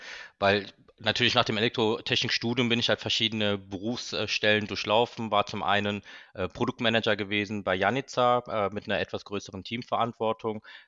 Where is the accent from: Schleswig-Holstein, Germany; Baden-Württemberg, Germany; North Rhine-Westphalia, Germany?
North Rhine-Westphalia, Germany; Cologne; also born or lived in United States; Ich bin gebürtiger Kölner, hier geboren und aufgewachsen, bin 37 Jahre alt